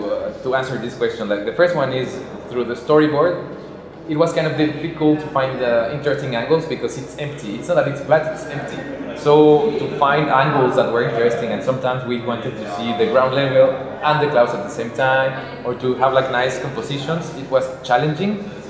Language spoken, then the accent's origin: English; Mexico City, Mexico; So I am from Mexico City, which is the biggest city in the country, but there weren't animation schools there at the time either.